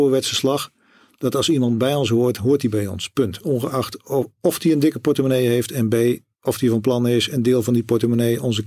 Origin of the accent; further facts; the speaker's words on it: Hasselt, Overijssel, Netherlands; also born or lived in Oegstgeest; Want ik ben in Oegstgeest geboren. Mijn hele familie komt uit Katwijk. Daar liggen onze familieroutes. Maar toen ik 1,5 was, ben ik al naar Hasselt verhuisd. Dat ligt vlakbij Zwolle.